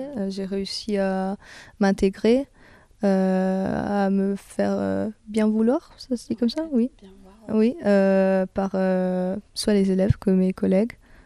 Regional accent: Italy; French is a second language; j'ai 20 ans et je suis italienne.

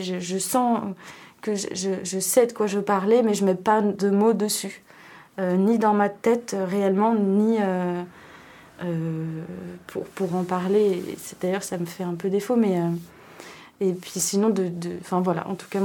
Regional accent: Saint-Nazaire, Pays de la Loire, France; j'ai grandi à Saint-Nazaire, et maintenant j'y habite plus, mais je suis très attachée à cette ville, et j'ai grandi là-bas

